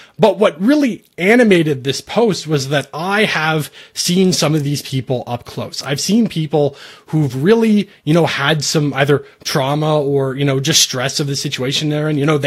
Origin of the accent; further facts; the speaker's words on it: Canada; as a Canadian